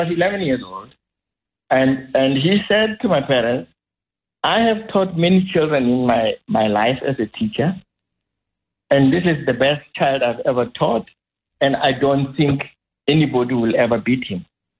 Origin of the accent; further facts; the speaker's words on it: Petersburg, Limpopo, South Africa; Actually, I grew up in Petersburg.